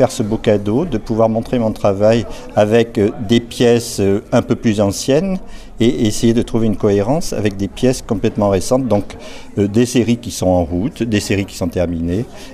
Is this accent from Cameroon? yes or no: no; Mont-de-Marsan, Nouvelle-Aquitaine, France; born there; je suis né à Mont-de-Marsan d'abord, parce que je connais ce lieu depuis très longtemps, j'étais tuc ici en 86 alors que j'étais encore étudiant aux Beaux-Arts